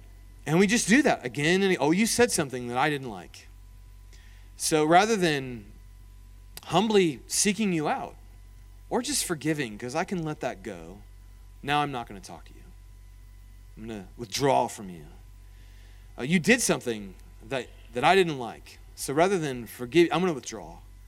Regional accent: Indianapolis, Indiana, United States; I'm from Indianapolis.

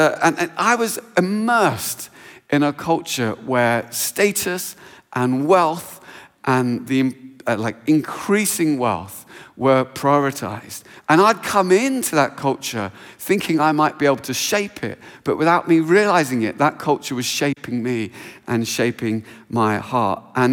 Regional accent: Luton, East of England, United Kingdom; also born or lived in Cambridge; So where I grew up in Luton, that was cars.

